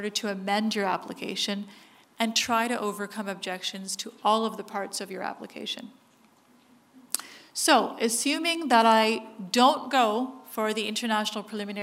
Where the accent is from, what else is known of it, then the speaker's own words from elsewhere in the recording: Canada; Not to be biased being Canadian, but in Canada you have actually 42 months